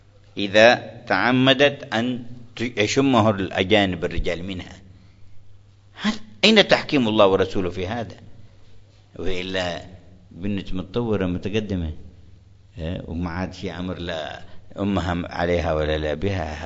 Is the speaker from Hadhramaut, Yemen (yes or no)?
yes; Hadhramaut, Yemen; وجدنا بعض الجامعات عندنا في حضرموت